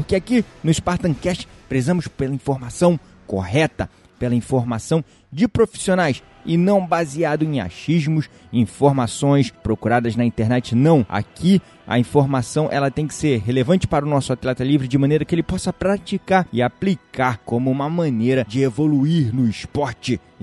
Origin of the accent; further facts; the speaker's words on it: Rio de Janeiro, Brazil; now in Búzios, Brazil; tenho 42 anos, sou do Rio de Janeiro, mas moro em Búzios há 11 anos.